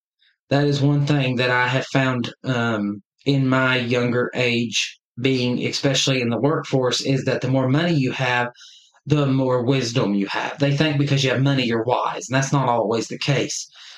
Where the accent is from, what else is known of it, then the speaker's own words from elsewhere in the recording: Kettering, Ohio, United States; also born or lived in Dayton; so I was born and raised in Dayton, Ohio, Kettering, Ohio, I should say. I was born in Dayton, but lived in Kettering.